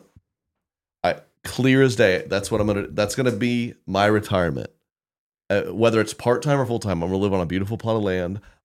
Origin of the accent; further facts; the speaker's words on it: Oklahoma, United States; I had a buddy growing up who they would spend the summer up in the Northeast. We're from Oklahoma.